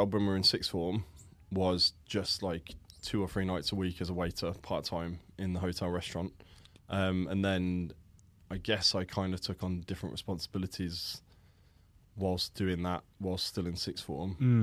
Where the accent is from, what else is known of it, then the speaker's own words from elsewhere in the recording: Birmingham, West Midlands, United Kingdom; So I'm from Birmingham.